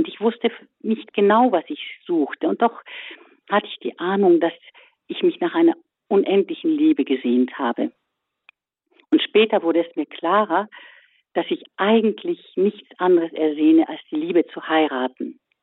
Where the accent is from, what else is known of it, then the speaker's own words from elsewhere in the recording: Starnberg, Bavaria, Germany; born there; zurückgezogen an dem Ort, wo ich geboren bin, und nämlich nach München. Das heißt, ich bin in Starnberg geboren